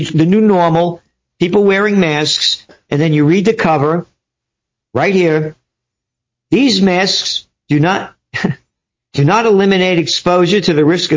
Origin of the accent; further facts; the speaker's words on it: New York City, New York, United States; Again, I'm a New Yorker.